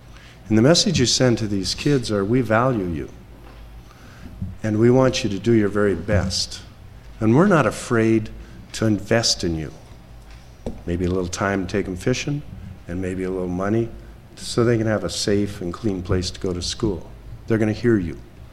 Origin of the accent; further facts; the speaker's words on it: Midwest, United States; I didn't grow up here. I grew up in the Midwest.